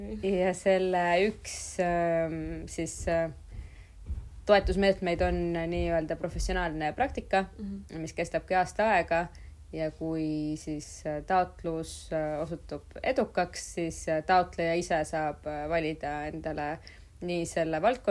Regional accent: Tallinn, Harju County, Estonia; Ma olen 32-aastane, sündinud ja üles kasvanud Tallinnas. Lõpetasin Kadrioru Saksa gümnaasiumi

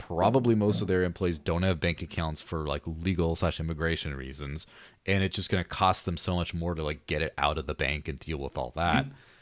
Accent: Mexico; now in United States; like I grew up in Mexico. I remember the peso crisis of the 90s.

